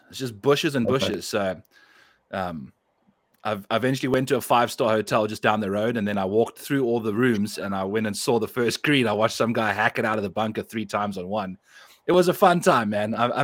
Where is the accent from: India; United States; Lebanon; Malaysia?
United States; Tennessee; No, I'm from Tennessee, and I'm here to get a hat from Wahala Country Club.